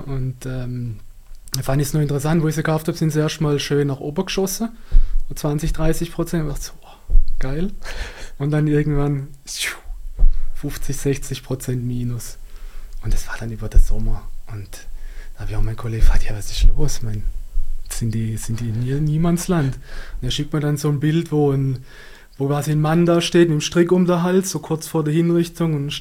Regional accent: Baden-Württemberg, Germany; Also ich komme aus Süddeutschland, da ist man sehr sparsam in der Region, die Schwabe, wie man so schön sagt.

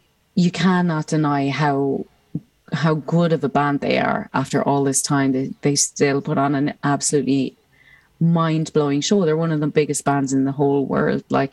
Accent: Ireland; growing up as an Irish person

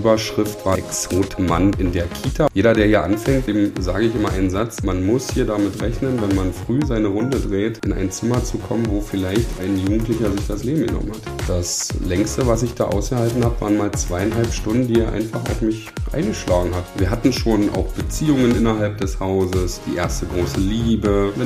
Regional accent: Jüterbog, Brandenburg, Germany; ich bin 33 Jahre alt, bin aus Jüterbock, arbeite in Jüterbock

